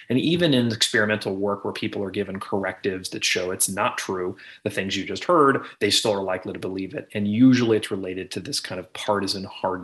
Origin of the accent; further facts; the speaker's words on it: Plano, Texas, United States; I grew up in Plano, Texas, just outside of Dallas, and spent basically my whole life there.